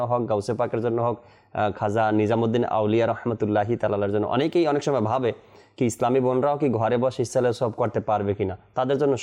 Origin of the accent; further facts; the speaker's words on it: Bangladesh; তো আমাকে জিজ্ঞাসা করলো আপনি কোথা থেকে আসছেন, আমি তো বললাম বাংলাদেশ থেকে আসছি